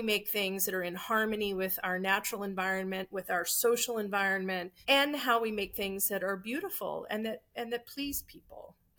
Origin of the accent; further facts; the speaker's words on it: Williamsburg, Virginia, United States; Yes, I grew up in Williamsburg, Virginia. So I grew up surrounded, you know, a small town. It's bigger now, surrounded by beautiful buildings, beautiful landscape, materials.